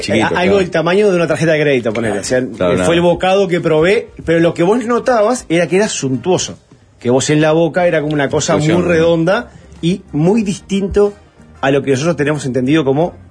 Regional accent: Uruguay; Lo que también nos pasó a nosotros como uruguayos es que el perfil de sabores es diferente.

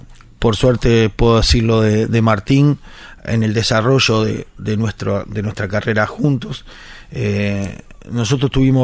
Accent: Uruguay; a mí como uruguayo y como amigo me generaba un orgullo tremendo

